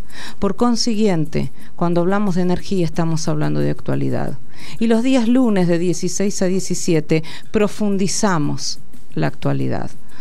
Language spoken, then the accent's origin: Spanish; Argentina